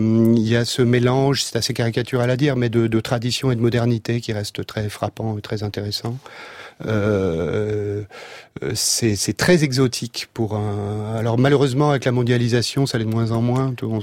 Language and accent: French; France; c'est qu'on est français. En tant que français